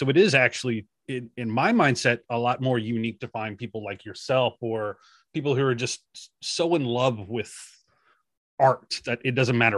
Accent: Shreveport, Louisiana, United States; I grew up in Shreveport.

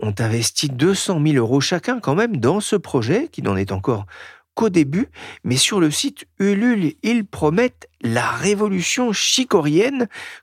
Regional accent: Brittany, France; accent: Breton; moi j'ai mon accent breton, ça suffit.

